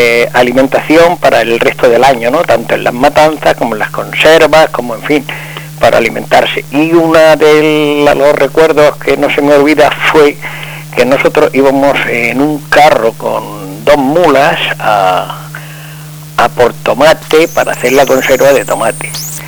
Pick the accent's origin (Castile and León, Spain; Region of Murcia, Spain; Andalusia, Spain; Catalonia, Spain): Region of Murcia, Spain; born there; nacimos en, no en el Chaparrá, cerquita del Chaparrá, pero nuestro campo se seguirá llamando Cajitán, que es una gran meseta de la comunidad murciana